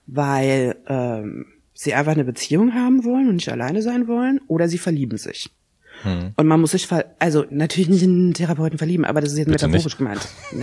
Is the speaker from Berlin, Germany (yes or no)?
no; Giessen, Hesse, Germany; born there; Ja, ich bin übrigens auch in Hessen geboren.